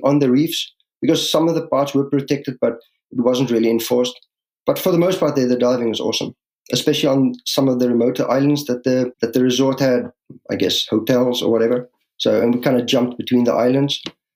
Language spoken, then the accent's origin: English; South Africa; now in Halifax, Canada; I'm from South Africa originally.